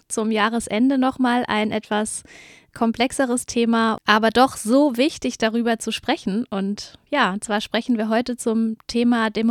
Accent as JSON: {"language": "German", "town": "Nierstein", "region": "Rhineland-Palatinate", "country": "Germany", "said": "ich komme ja aus Nierstein, das ist ja ein recht kleiner Ort in der Nähe von Mainz mit 9000 EinwohnerInnen."}